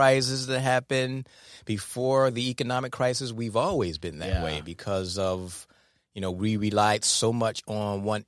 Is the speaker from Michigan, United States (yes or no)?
yes; Detroit, Michigan, United States; So I, you know, I would say from like in 81 is like when I started understanding the social aspect of growing up in Detroit, you know.